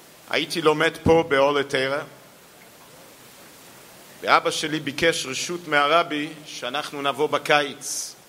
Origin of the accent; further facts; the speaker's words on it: Morocco; אני נולדתי במדינה ערבית וגדלתי במדינה ערבית, כי ההורים שלי, הרבי שלח אותם למרוקו בשנת תופשין חוף.